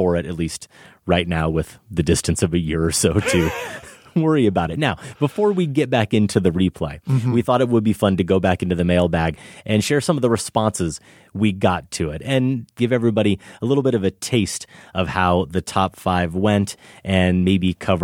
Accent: United States; Though I'm American, damn it, and I just want to say Midsommar.

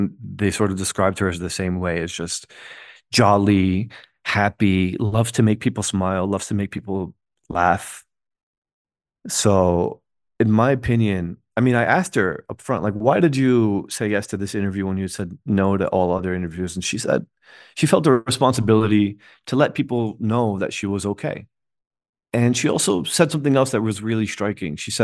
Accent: United States; I'm Muslim American too

